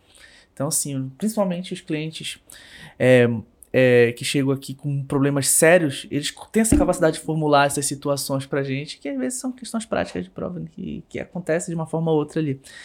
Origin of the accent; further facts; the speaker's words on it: Belém, Pará, Brazil; now in Campinas, Brazil; Não tão próximo de onde eu venho, Belém não é próximo de Marabá, são várias horas, por exemplo, de carro.